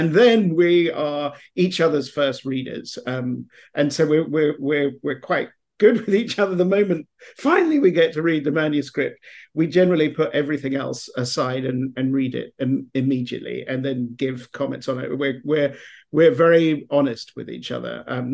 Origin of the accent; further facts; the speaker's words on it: England, United Kingdom; growing up in England